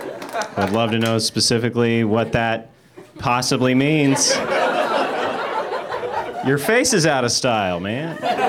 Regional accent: Nashville, Tennessee, United States; now in Hollywood, United States; I love living in Hollywood. I'm from Nashville, Tennessee. But I love being here in Hollywood

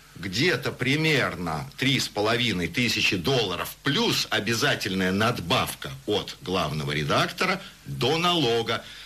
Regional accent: Russia; now in Denmark; Я был такой свежий эмигрант и искренне, наивно удивился этому вопросу. Я ему сказал, так я же из России.

